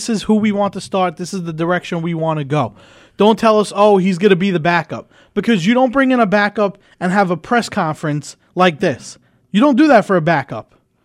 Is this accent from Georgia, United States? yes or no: no; New York City, New York, United States; I'm a New Yorker.